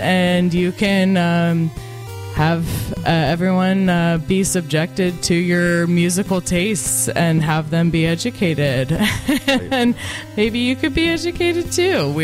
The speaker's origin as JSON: {"language": "English", "region": "California", "country": "United States", "said": "maybe it's because I'm from the Bay and I work in the hate."}